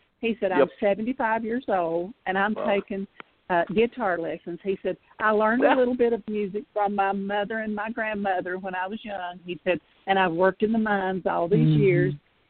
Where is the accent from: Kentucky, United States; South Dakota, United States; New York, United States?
Kentucky, United States; Hyden; my hometown.